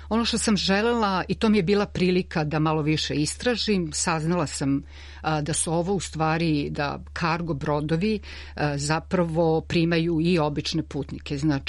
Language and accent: Serbian; Belgrade, Serbia; now in London, United Kingdom; ja sam Beograđanka inače, živim u Londonu i došla sam u Beograd krajem novembra